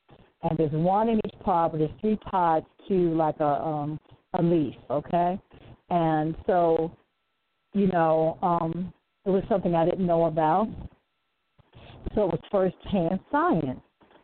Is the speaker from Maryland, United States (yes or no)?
yes; Baltimore, Maryland, United States; even though I'm from Baltimore and I felt like there wasn't enough